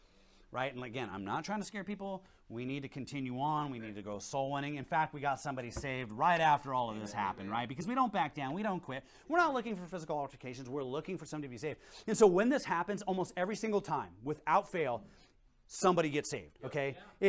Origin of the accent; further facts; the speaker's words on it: Washington, United States; I won't hold that against him because I'm from Washington myself.